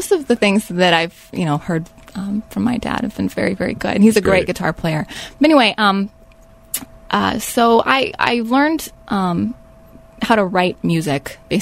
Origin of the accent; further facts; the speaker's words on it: Kansas City, United States; Well, I grew up in Kansas City, and my dad and I co-wrote many songs together.